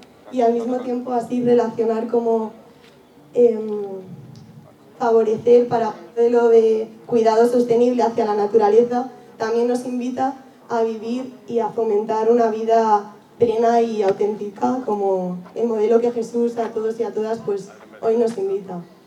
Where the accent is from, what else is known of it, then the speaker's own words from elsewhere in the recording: Spain; nuestro grupo que somos de Escolapios de Betania e diferentes partes de España